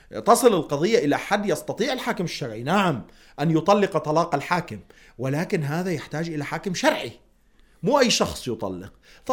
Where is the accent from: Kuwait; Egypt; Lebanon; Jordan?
Lebanon; مثل بلدنا لبنان مثلا